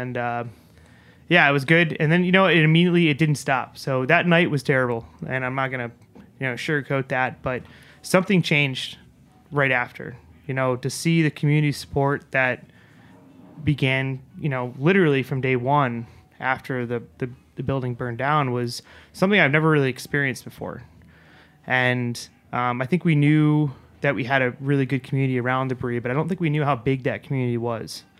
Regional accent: New York, United States; though we're both from New York here.

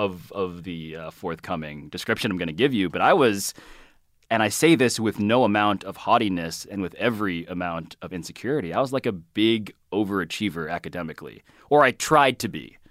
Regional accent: Manhattan, New York, United States; I'm from Manhattan. Born and raised.

